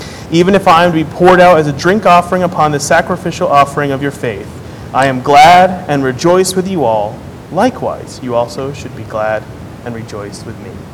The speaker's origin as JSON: {"language": "English", "town": "Chicago", "region": "Illinois", "country": "United States", "said": "my wife and I come from Chicago, Illinois. I actually grew up here."}